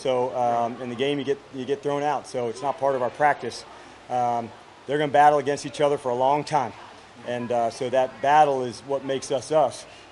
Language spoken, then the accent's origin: English; New Jersey, United States; And I grew up in New Jersey, and I went to training camp to watch the New York Giants.